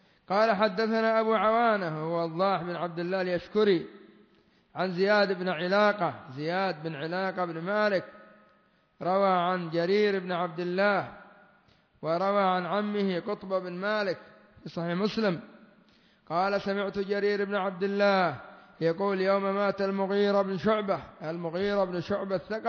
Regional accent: Yemen; كدول الخليج وعندنا في اليمن وكثير من المناطق الدول لا تبحث عنها

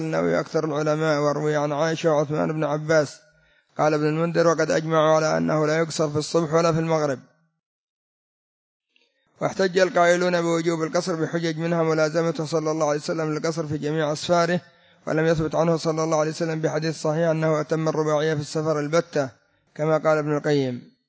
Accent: Mukalla, Hadhramaut, Yemen; مطار الريان عندنا في المكلا

